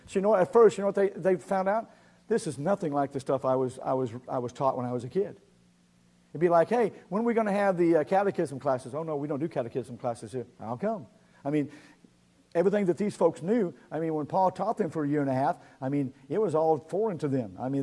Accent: Secaucus, Missouri, United States; I grew up in Secaucus, Missouri.

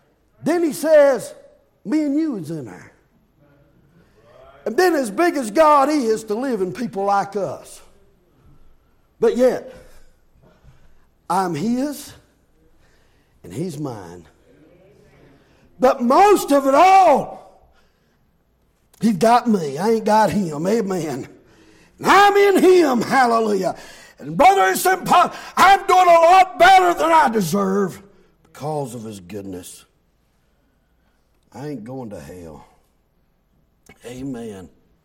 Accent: Mount Airy, North Carolina, United States; I was 8 years old. I was born and raised there in Mount Airy, North Carolina.

